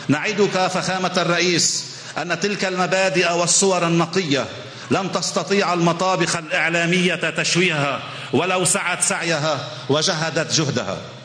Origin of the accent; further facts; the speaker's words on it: Edde, North Governorate, Lebanon; اليوم تطأ أرض بلدتنا إدة، هي بلدة عاشت كما سائر بلدات لبنان مراحل حلوة ومراحل صعبة